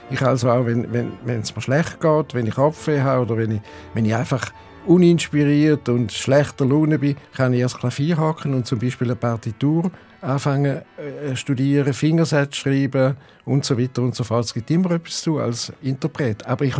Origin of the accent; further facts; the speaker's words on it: Rorschach, St. Gallen, Switzerland; accent: St. Gallen dialect; mein Dialekt ist ein St. Galler Dialekt, aber nicht ein reiner Stadt-St. Galler-Dialekt, sondern ein Dialekt von Rorschach und Umgebung. Das ist ja die Grenze zum Rintel. Ich fühle mich eigentlich als Unterrintler. So bin ich aufgewachsen.